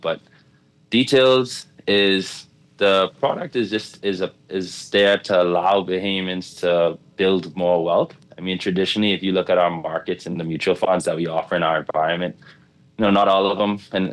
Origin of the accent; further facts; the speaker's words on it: Bahamas; So born and raised in the Bahamas, went off to school for a while and then lived a lot of places in the span of about 4 or 5 years